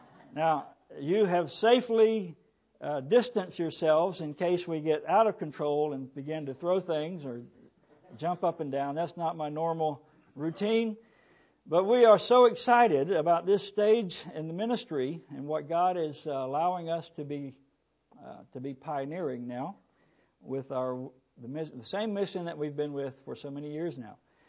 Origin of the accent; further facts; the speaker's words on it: Florida, United States; I'm originally from Florida.